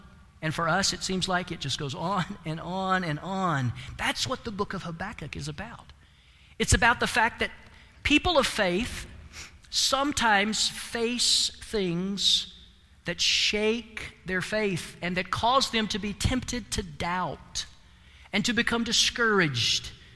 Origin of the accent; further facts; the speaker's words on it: the South, United States; I remember a long time ago, growing up in the South, as I did, at Christmas, we would have red flowers in the church.